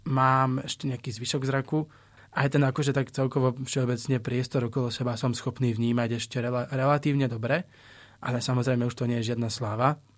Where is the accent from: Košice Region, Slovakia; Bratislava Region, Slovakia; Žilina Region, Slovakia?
Žilina Region, Slovakia; Ja som zo Slovenska, z Oravy, z také dedinky na severe.